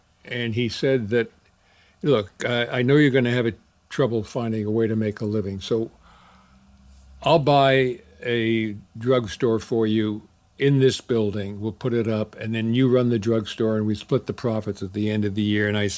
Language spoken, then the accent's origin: English; New York, United States; No, I didn't grow up. I grew up in New York.